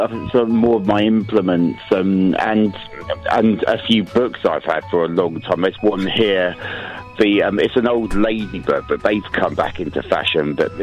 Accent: Broadstairs, South East England, United Kingdom; I'm from Broadstairs.

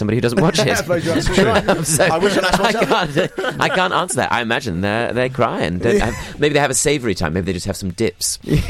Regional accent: London, United Kingdom; about bringing it to London, where I'm from.

